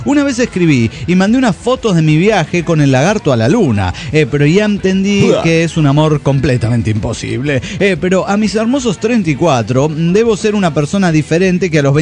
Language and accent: Spanish; Heredia, Costa Rica; No, soy nacida en Heredia, Costa Rica.